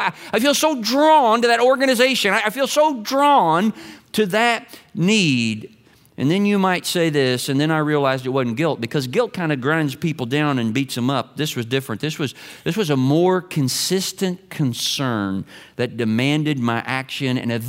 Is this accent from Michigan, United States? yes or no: no; Kentucky, United States; it was a blue moon that inspired one of the favorite songs of my home state.